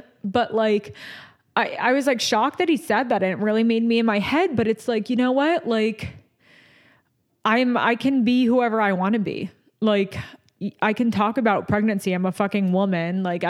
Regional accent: New York, United States; accent: New York; There's my New York accent, nausea.

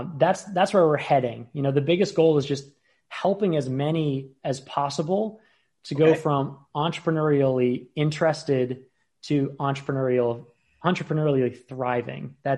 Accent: Tarpon Springs, Florida, United States; also born or lived in Indiana / Chicago; Yeah, I grew up in Tarpon Springs.

